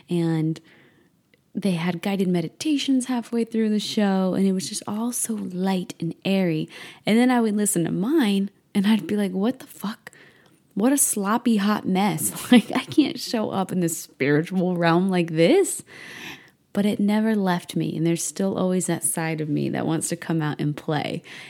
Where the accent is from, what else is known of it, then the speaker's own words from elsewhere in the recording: Midwest, United States; born there; Like, I was born in the Midwest. I love all things country.